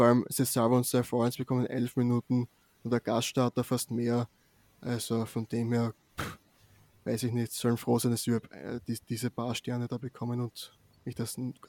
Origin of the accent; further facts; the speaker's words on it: Austria; Da hat nochmal unterstrichen, dass die legit ein wirkliches Viech ist, wie man bei uns in Österreich sagt, ein Tier für die Deutschen.